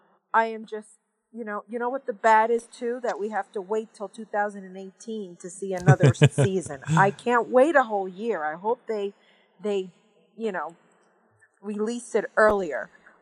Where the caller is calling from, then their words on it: New Jersey, United States; I'm calling from New Jersey.